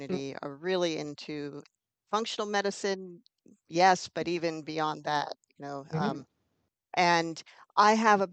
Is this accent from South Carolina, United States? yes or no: no; Pennsylvania, United States; also born or lived in Grass Valley, United States / Iowa, United States; Grew up in Eastern Pennsylvania, so I don't think you were out there, but then moved to Iowa.